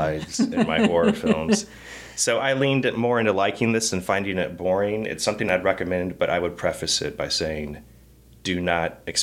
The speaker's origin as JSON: {"language": "English", "region": "Texas", "country": "United States", "said": "I'm from the Rio Grande Valley."}